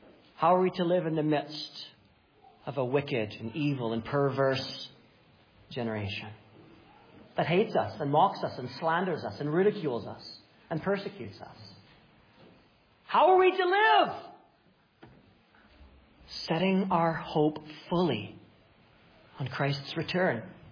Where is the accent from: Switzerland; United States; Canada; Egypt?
Canada; Winnipeg, Manitoba; I hate potholes. I'm from Winnipeg.